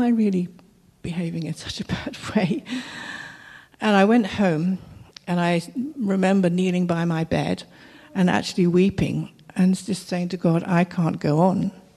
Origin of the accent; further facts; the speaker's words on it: South East England, United Kingdom; And actually, I grew up quite near Hastings